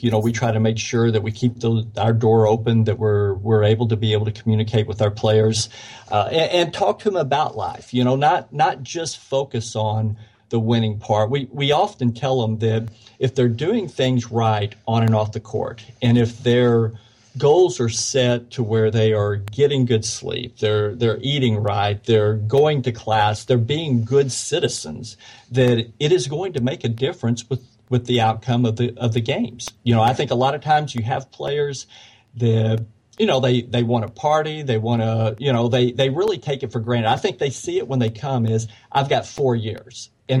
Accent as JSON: {"language": "English", "region": "Arkansas", "country": "United States", "tie": "born or raised there", "said": "And I was born and raised in Arkansas. And at the time, Arkansas was among the lowest and may still be in teachers' pay."}